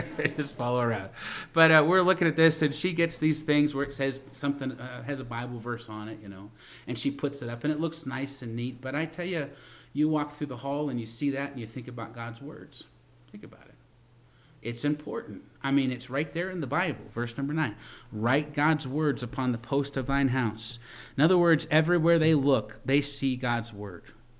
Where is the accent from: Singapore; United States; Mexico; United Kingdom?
United States; Virginia; I come from the East Coast in Virginia. I grew up and I went to a Christian school.